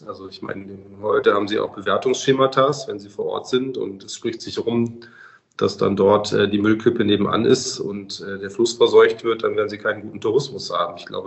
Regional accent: Bavaria, Germany; Also ich komme ja aus Bayern

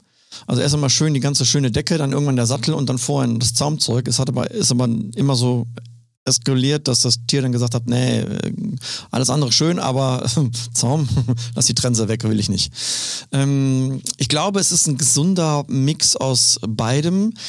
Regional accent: Cologne, North Rhine-Westphalia, Germany; Also ich komme ja gebürtig aus Köln, deswegen kann ich ja fast jedes Platt auf dieser Welt.

